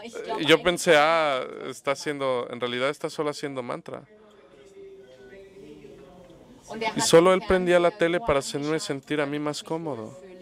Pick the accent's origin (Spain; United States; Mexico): United States; Y yo soy americano